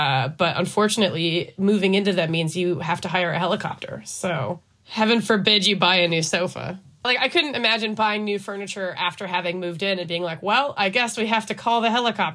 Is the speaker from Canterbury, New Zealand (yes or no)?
no; Wellington, New Zealand; and I'm an artist from Wellington, New Zealand.